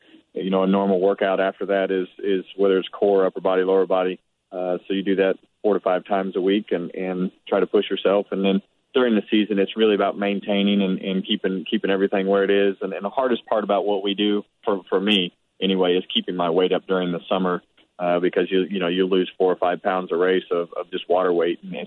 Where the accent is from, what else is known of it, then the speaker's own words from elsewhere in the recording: Bakersfield, California, United States; We built a brand new ballpark behind the Boys and Girls Club in my hometown in Bakersfield, California.